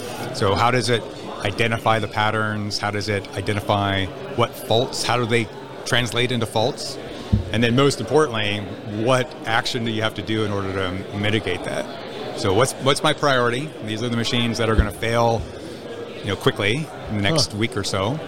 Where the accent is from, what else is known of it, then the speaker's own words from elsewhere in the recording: Nebraska, United States; Growing up in Nebraska, it's four times larger than the town that I grew up in.